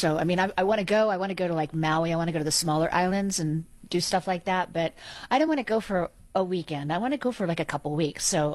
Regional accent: Scotland, United Kingdom; I'm Scottish, so yes, I listen to a lot of Scottish music.

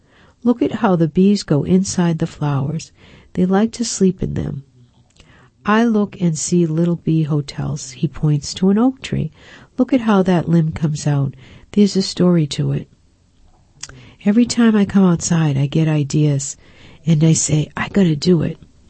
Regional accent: Hancock, New Hampshire, United States; Along the cattail edge of Kempner Meadow in my hometown of Hancock, New Hampshire, I follow a straight line of tracks.

